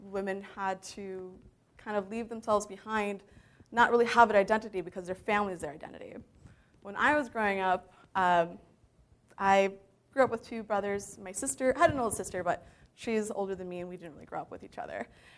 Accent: Saudi Arabia; growing up in Saudi Arabia, and transitioning from a medical background into finding my way to tech.

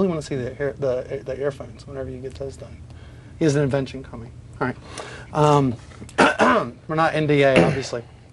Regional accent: the South, United States; I'm going to say it right because I'm from the South.

